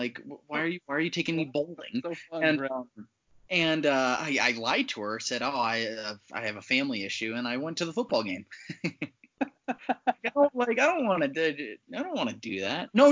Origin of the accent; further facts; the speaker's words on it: Florida, United States; I grew up in Florida, and like, I loved the beach